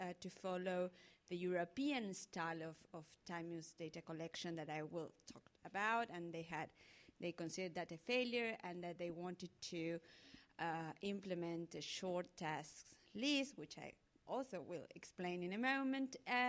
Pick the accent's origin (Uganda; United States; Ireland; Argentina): Argentina; I'm an economist from Argentina, feminist economist, I should say.